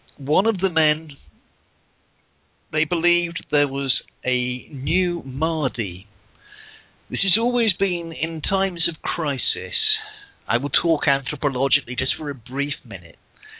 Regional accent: United Kingdom; as a British person, I've got to say I feel slightly responsible for my country's activities

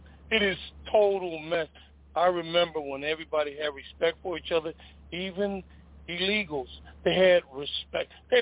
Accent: United States; I'm the only black American.

